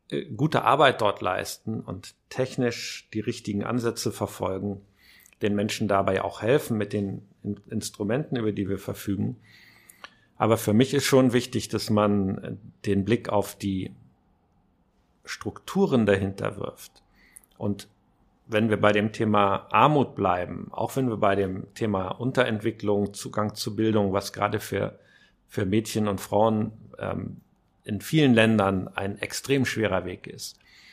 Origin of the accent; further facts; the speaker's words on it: Hamburg, Germany; Also einmal bin ich Hamburger und auch wenn ich im Moment wahrscheinlich mehr Zeit in Flugzeugen und in Berlin verbringe, aber ich bin hier zu Hause, ich lebe hier